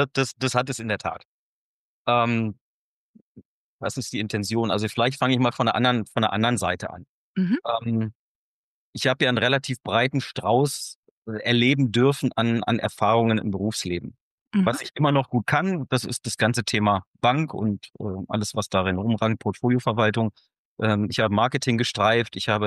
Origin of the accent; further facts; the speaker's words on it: Evessen, Lower Saxony, Germany; also born or lived in Florida, United States; für 5 Jahre in Florida und zurück in Deutschland, was immer meine Heimat war, der schöne Ort Evesen am Elm.